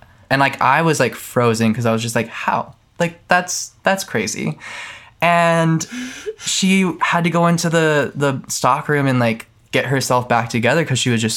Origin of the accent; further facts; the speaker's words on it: Tucson, Arizona, United States; I'm from Tucson, Arizona.